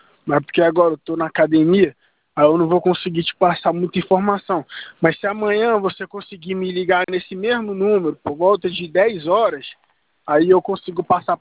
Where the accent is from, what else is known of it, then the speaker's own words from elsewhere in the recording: Brasília, Federal District, Brazil; Eu sou de Brasília, pô.